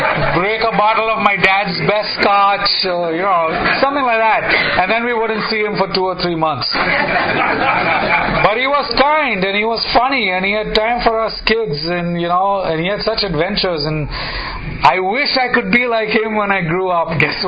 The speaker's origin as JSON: {"language": "English", "country": "India", "tie": "born or raised there", "first_language": "English", "said": "I grew up Western oriented in India. My parents were both dental surgeons. My first language is English."}